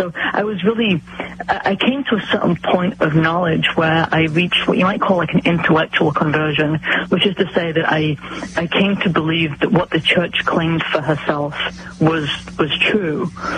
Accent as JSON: {"language": "English", "region": "England", "country": "United Kingdom", "tie": "born or raised there", "lives_now": "United States", "said": "I grew up in England"}